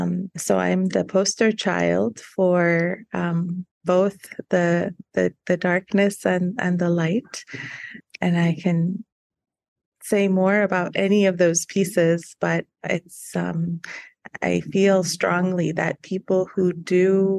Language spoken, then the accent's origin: English; Iran; now in Tucson, United States; I live in Tucson, Arizona. I'm originally from Iran.